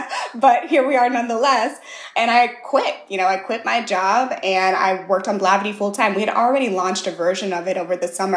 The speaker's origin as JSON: {"language": "English", "town": "St. Louis", "region": "Missouri", "country": "United States", "tie": "born or raised there", "said": "My experience growing up in St. Louis isn't the same experience as someone who grew up as a first generation, second generation Nigerian American."}